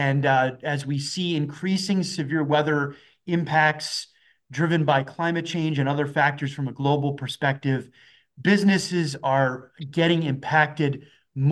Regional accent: Connecticut, United States; I grew up in Eastern Connecticut, where we have all kinds of interesting weather

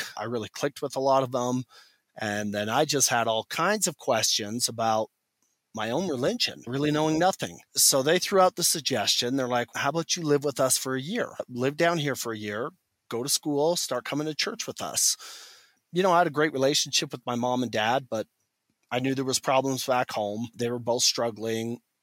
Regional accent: Canada; now in United States; Growing up in Canada, I was a very strong personality and still am to this day. When I moved to Utah, I have the culture shock of, although there's many similarities between Canadian and American culture, there are nuance differences.

